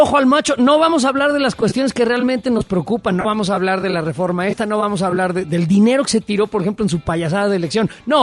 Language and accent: Spanish; Mexico; Y me da vergüenza como mexicano.